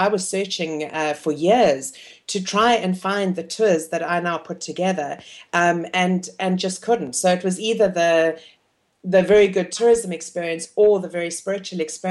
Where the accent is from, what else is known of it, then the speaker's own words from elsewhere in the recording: South Africa; born there; also born or lived in Botswana; I was born in South Africa and pretty much into a tourism family.